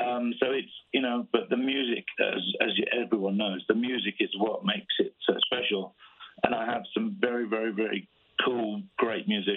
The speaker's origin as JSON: {"language": "English", "region": "England", "country": "United Kingdom", "said": "because I'm English."}